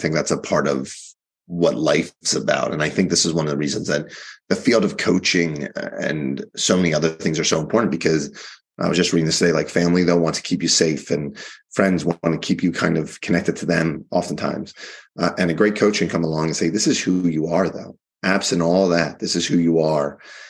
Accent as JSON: {"language": "English", "town": "Baltimore", "region": "Maryland", "country": "United States", "said": "I hail from Baltimore, where I was a lawyer."}